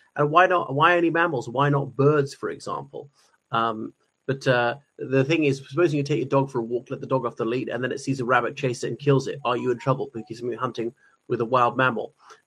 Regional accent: Ireland; from Ireland. Thank you for coming to my channel.

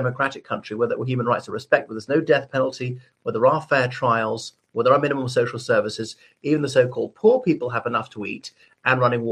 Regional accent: Ireland; I'm from the Republic of Ireland. I'm also a British citizen.

